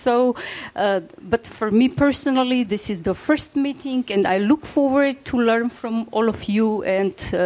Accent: Armenia; I'm from Armenia.

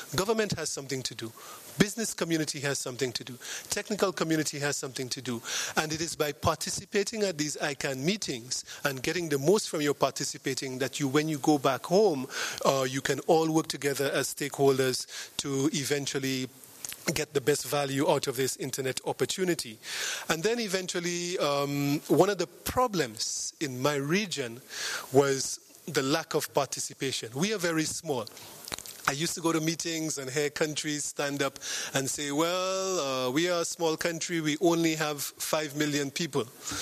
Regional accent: St. Lucia; when people ask me, where are you from? I never say I'm from St. Lucia, I say I'm from the Caribbean.

